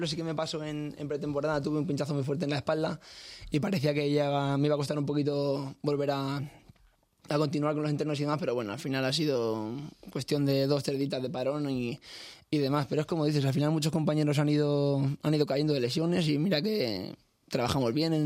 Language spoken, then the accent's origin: Spanish; San Pablo de los Montes, Castilla-La Mancha, Spain; San Pablo de los Montes, un pueblo pequeñito, justo al sur de la provincia de Toledo, en el límite con Ciudad Real, un pueblo pequeñito, ahí de montaña.